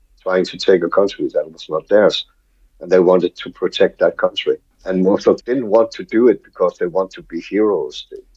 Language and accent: English; Denmark; And then he found out I was from Denmark and all that shit.